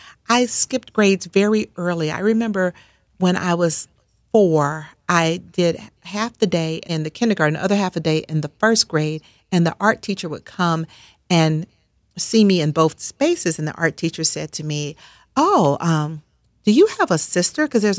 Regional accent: Atlanta, Georgia, United States; And also, I grew up in Atlanta, where we all live in the shadow of Martin Luther King.

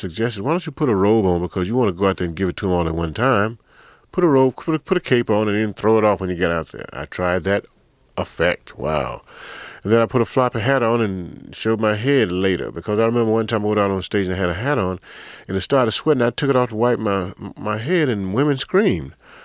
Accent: the South, United States; No, growing up in the South, man, you know, you don't sound like this.

